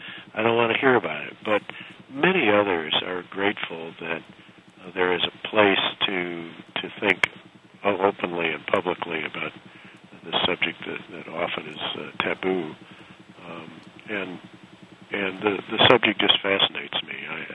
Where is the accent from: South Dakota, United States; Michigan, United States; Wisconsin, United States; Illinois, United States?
Illinois, United States; Woodstock; as we were driving up to my hometown in northern Illinois, in Woodstock